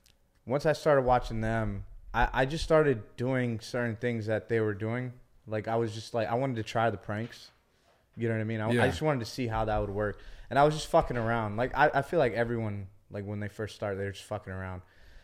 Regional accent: San Jose, California, United States; So I'm from San Jose, California, okay. Up north from here.

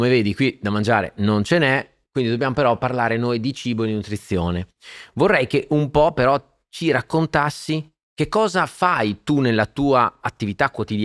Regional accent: Faenza, Emilia-Romagna, Italy; born there; Sono nato a Faenza e sono un romagnolo doc.

